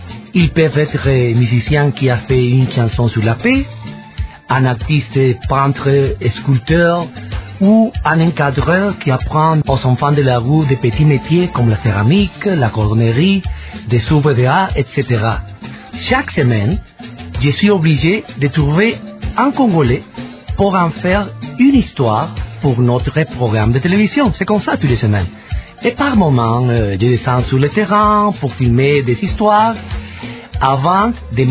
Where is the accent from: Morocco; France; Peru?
Peru; Après la mission, je vais créer chez moi, au Pérou, une entreprise pour réaliser des films documentaires.